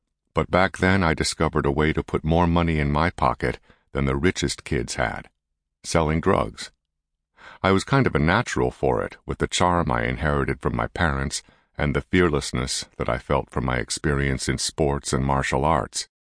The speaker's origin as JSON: {"language": "English", "town": "Kankakee", "region": "Illinois", "country": "United States", "tie": "born or raised there", "said": "If you had shown up in my hometown of Kankakee, Illinois, and asked about me in the early 90s"}